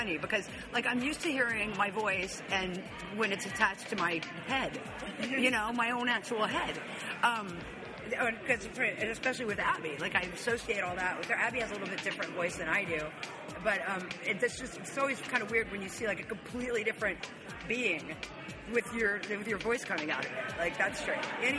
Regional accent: the South, United States; I'm from the South. I'm very much from the South.

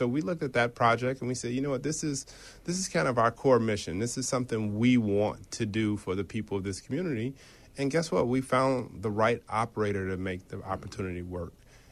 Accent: Chicago, Illinois, United States; I'm from Chicago.

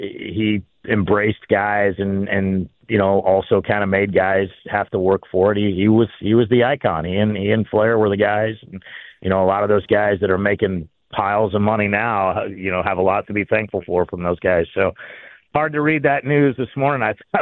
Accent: California, United States; Growing up in California, I mean, we were either watching the NWA on TBS on Saturdays and Sundays

